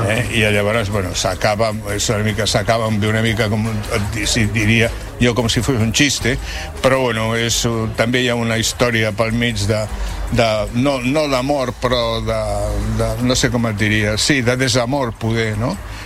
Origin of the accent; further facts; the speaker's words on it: Barcelona, Catalonia, Spain; sempre a Barcelona, clar, sempre perquè soc barceloní.